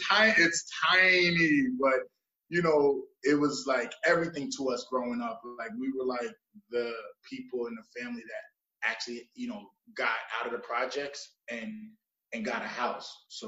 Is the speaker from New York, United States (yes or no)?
yes; Staten Island, New York, United States; So I'm from Staten Island, New York, born in Staten Island University Hospital, actually, and that's where I'm from.